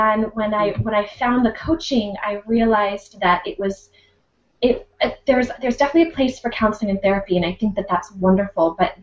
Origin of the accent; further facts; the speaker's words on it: Sammamish, Washington, United States; But I grew up in the Plateau in Sammamish, Washington, and went to, a pretty large high school, and then went off to WSU, which is Washington State University.